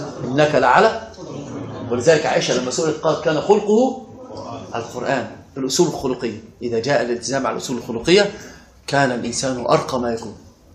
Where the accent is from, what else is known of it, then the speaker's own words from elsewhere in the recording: Upper Egypt, Egypt; وأنا صعيدي صعيدي